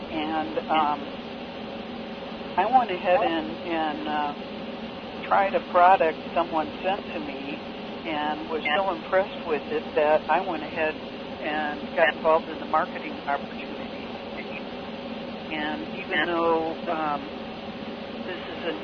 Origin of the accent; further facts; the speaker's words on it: North Carolina, United States; from North Carolina.